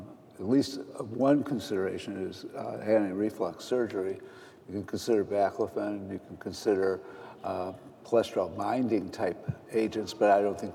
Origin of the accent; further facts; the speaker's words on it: Detroit, Michigan, United States; The only supplement I take is vitamin D because I'm from Detroit.